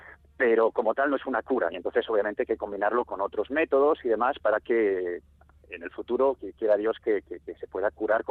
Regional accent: Madrid, Community of Madrid, Spain; now in Lausanne, Switzerland; Yo soy de Madrid.

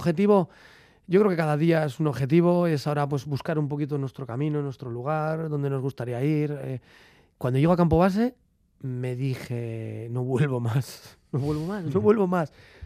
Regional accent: Lemoa, Basque Country, Spain; que yo soy de Lemona, él es de Igorre.

